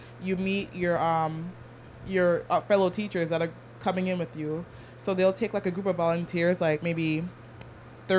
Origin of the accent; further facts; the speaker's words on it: United States; Exactly, right? Like, I'm from America too.